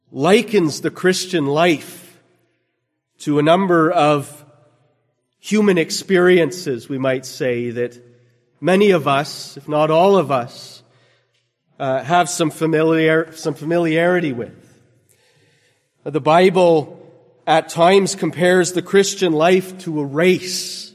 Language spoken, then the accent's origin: English; Canada; I'm from Canada. This is where my house is. This is where my wife lives. This is where my church, my family are. But I've been sojourning over in the United States as I complete my seminary